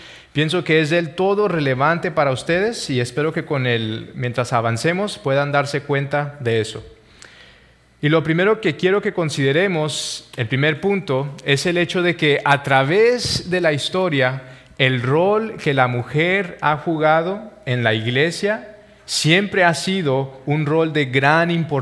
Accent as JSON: {"language": "Spanish", "town": "El Paso", "region": "Texas", "country": "United States", "said": "Efectivamente, venimos de El Paso, Texas"}